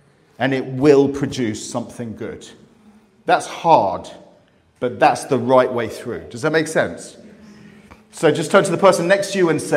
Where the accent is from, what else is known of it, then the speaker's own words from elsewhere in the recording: Cyprus; first language Greek; English is a second language; I'm from Cyprus. I speak Greek, so let me explain this word to you.